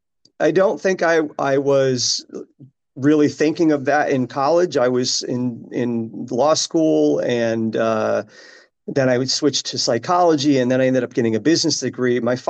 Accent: Connecticut, United States; also born or lived in Bronx, New York; So I was born in Bronx, New York, and really had the typical Italian family where everybody lived on the same street. And I think after about 3 years old, my parents thought, well, we should raise the kids in the suburbs. So they moved to Connecticut

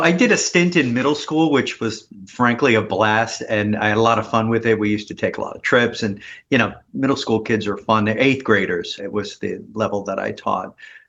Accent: New York, United States; Whenever they had press conferences and rallies, I was the guy from Long Island saying, we need this.

